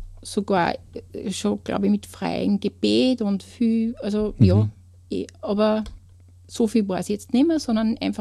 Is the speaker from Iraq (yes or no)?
no; Kleinraming, Upper Austria, Austria; ich komme aus Kleinramming.